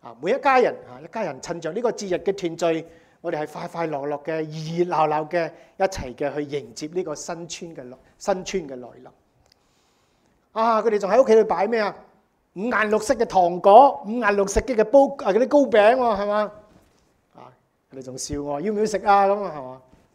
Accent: United States; 我哋美國人係咪快樂嘅國家啊？

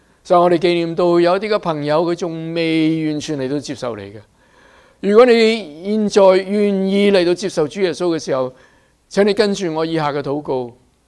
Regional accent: China; 我们中国人都要有福，是吗？

